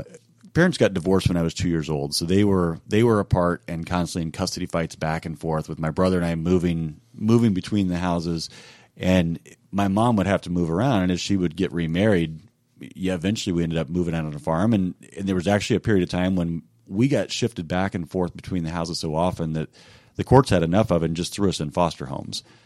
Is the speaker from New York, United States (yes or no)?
no; Missouri, United States; also born or lived in Girard, Kansas; So I grew up in a few different places, but down in Southwest Missouri and over in Kansas. So Girard, Kansas, is where I lived until I was about 6 years old.